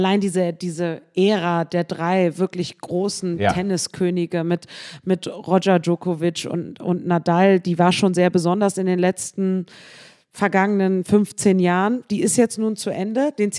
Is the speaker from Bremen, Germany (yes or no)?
yes; Bremen, Germany; In Oberneuland, aber ich kenne das Viertel natürlich auch sehr gut.